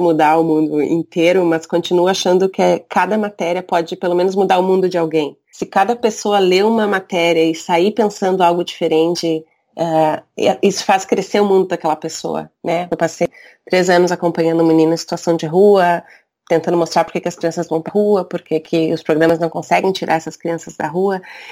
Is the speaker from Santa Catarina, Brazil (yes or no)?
no; Caxias do Sul, Rio Grande do Sul, Brazil; Eu sou de Caxias do Sul, que é interior do Rio Grande do Sul.